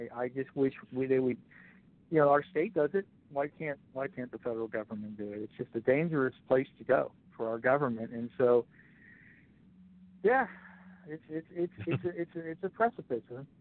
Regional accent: Florida, United States; They're not as close as they are in my home state, Florida.

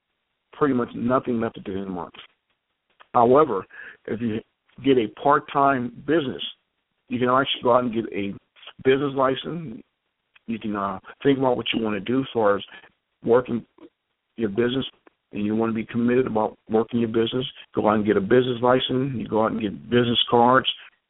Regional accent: Compton, California, United States; I grew up in Compton, California, in a household of four boys who were kind of obedient.

